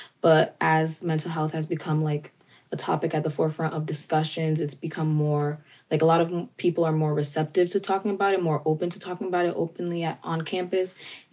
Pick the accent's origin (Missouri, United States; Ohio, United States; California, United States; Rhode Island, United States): Rhode Island, United States; Cranston; Yeah, so I'm actually from Cranston, Rhode Island, so way, way up north, right next to Massachusetts, the whole New England area.